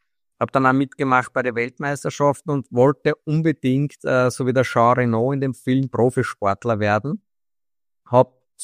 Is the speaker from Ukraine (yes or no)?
no; Austria; wie man bei uns in Österreich sagt.